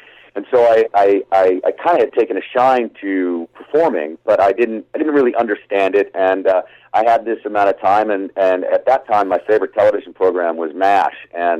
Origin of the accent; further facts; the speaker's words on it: Tucson, Arizona, United States; No, I'm not. I grew up in Tucson, Arizona.